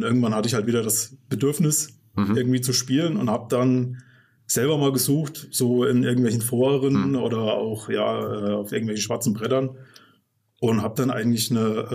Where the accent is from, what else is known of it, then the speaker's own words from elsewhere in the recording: Thuringia, Germany; now in Fulda, Germany; Obwohl meine Frau auch aus Südthüringen ist, also wir kommen beide quasi aus der Gegend, aber uns hat es dann halt hierher verschlagen.